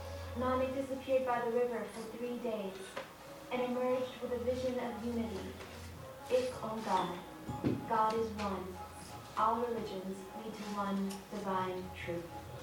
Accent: United States; Now, there was a Gurdwara in my hometown, but as a third-generation American girl, I didn't exactly fit in.

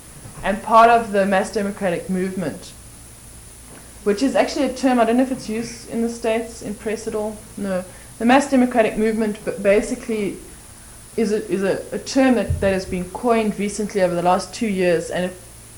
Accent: Cape Town, Western Cape, South Africa; Okay, I come from Cape Town, which is generally thought of as the liberal centre of South Africa.

